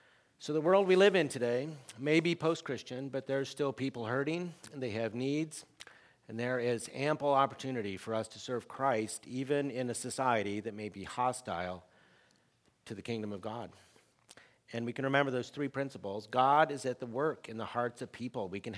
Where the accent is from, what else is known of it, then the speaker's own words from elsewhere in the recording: Minnesota, United States; I'm actually from Minnesota.